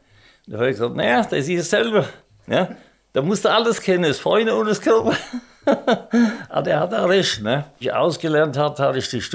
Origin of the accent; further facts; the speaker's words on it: Nieder-Ramstadt, Hesse, Germany; Ja, ich bin in Niederramstadt in die Volksschule gegangen. Und mit 14 Jahren bin ich aus der Schule gekommen.